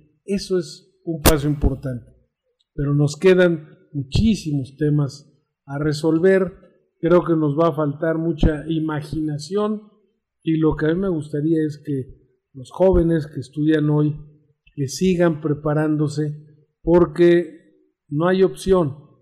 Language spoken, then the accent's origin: Spanish; Mexico; eso es algo que hay que congratularnos como mexicanos. Hoy hacer política en México incluye a estas instituciones